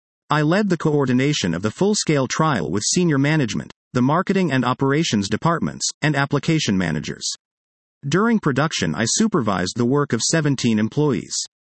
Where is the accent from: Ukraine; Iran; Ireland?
Iran; English is a second language; also born or lived in Mexico / United States; Growing up in Iran and having lived in Mexico and the US